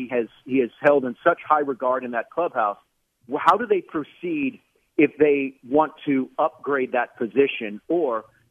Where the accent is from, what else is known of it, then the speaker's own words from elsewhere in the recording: Houston, Texas, United States; When I grew up in Houston, I was like, how come they never talk about the Astros?